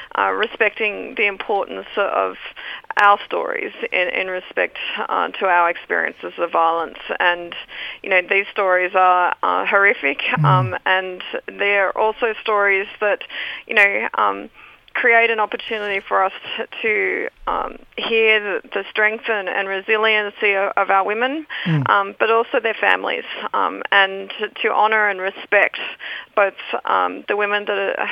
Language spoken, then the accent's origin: English; Tasmania, Australia; now in Melbourne, Australia